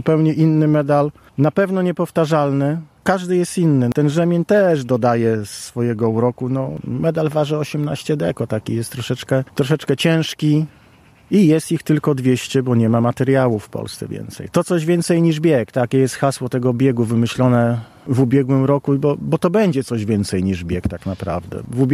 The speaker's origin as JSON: {"language": "Polish", "town": "Warsaw", "region": "Masovian Voivodeship", "country": "Poland", "said": "Rzeszów ma do Warszawy dużo, bo ja jestem warszawiakiem, tak?"}